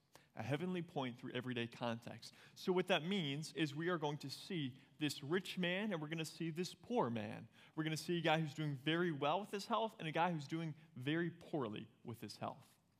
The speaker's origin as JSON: {"language": "English", "region": "Tennessee", "country": "United States", "said": "I'm from Tennessee. I get to say that about the music."}